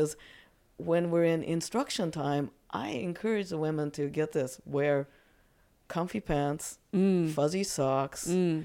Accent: Japan; Okay, so growing up in Japan, even in Japan, I was a smaller kid.

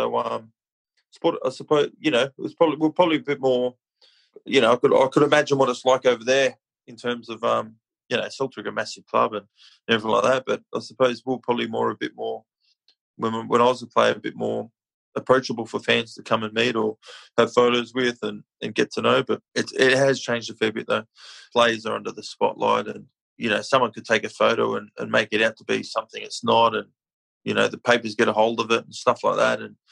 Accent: Australia; people like me, myself, who are Australians, sort of growing up in Australia, obviously got, you know, Scottish background and whatnot

